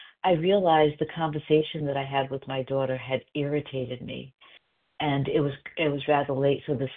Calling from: South Carolina, United States; I am calling in from South Carolina.

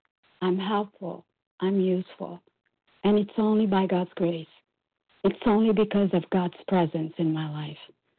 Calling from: Brazil; English is a second language; I'm calling from Brazil.

